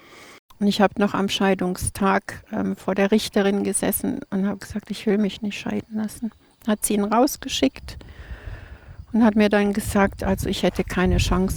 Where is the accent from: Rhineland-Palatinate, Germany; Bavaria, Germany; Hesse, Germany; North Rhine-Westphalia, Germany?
North Rhine-Westphalia, Germany; Krefeld; now in Switzerland; Nordrhein-Westfalen.